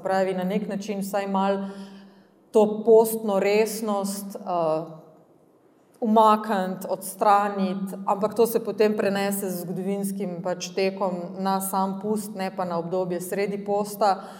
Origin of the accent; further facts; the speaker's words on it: Brežice, Lower Sava, Slovenia; prihajam iz Brežic